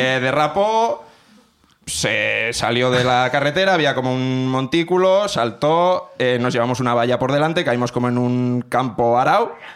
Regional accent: Pamplona, Navarre, Spain; Pero ella es de un pueblo de Guipúzcoa y yo soy de Pamplona.

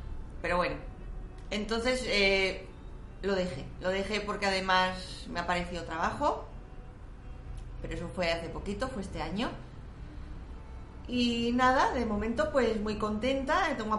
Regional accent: Spain; moved away as an adult; me vine de España con la idea de estudiar aquí idiomas.

